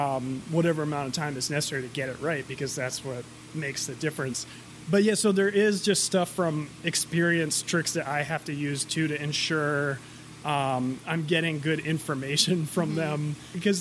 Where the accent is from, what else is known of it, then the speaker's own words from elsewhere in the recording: Rhode Island, United States; now in Western Massachusetts, United States; I'm from Rhode Island originally, even though I'm all about Western Mass.